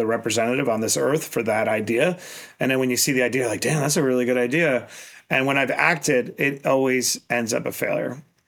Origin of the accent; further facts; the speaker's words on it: Queens, New York, United States; I grew up in Queens in a Roach Motel.